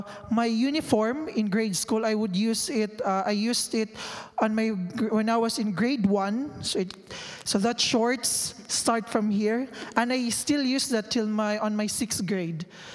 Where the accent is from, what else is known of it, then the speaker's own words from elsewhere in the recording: Iligan, Northern Mindanao, Philippines; I came from Mindanao, so it's like, there are three main islands in the Philippines, so Luzon, Visayas, and Mindanao. So I am in Mindanao. We call our city Iligan City. And I came from a very poor family.